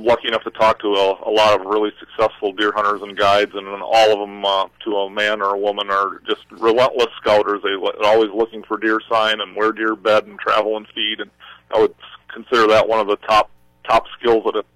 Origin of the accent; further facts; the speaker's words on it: Wisconsin, United States; I grew up in Wisconsin, which is also another huge deer hunting state